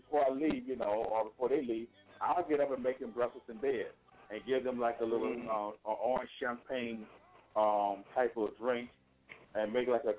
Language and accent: English; Baton Rouge, Louisiana, United States; Baton Rouge, Louisiana.